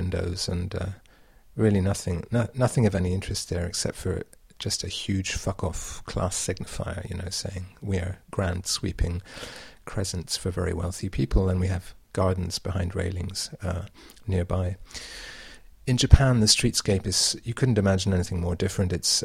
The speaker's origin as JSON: {"language": "English", "town": "Edinburgh", "region": "Scotland", "country": "United Kingdom", "tie": "born or raised there", "said": "my hometown of Edinburgh in Scotland, which is the part I come from."}